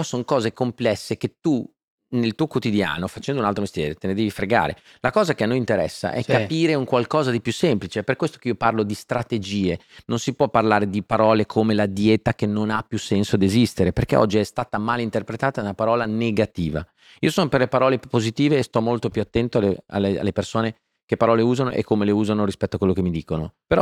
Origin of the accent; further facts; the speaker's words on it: Emilia-Romagna, Italy; io sono romagnolo, ragazzi